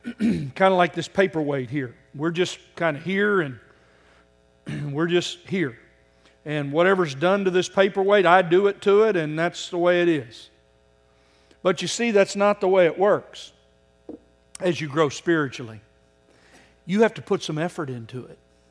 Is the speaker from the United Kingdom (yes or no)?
no; Oklahoma, United States; You sound like all the farmers I grew up around in Oklahoma.